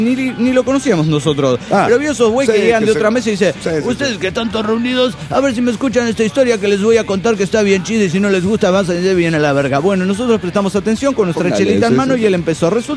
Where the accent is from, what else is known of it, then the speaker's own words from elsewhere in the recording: Santa Clara, California, United States; Soy el chico de Santa Clara, California.